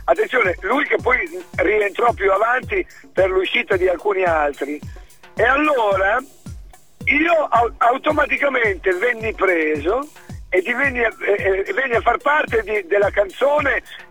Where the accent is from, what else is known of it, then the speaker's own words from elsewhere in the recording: Emilia-Romagna, Italy; E io, essendo emiliano